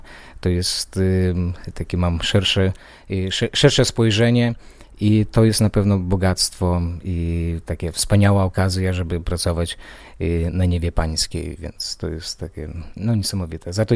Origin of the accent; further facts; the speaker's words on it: Belarus; now in United States; I sam pochodzę z Białorusi, urodziłem się na Białorusi, ale mam pochodzenie polskie. Mój dziadek urodził się w Warszawie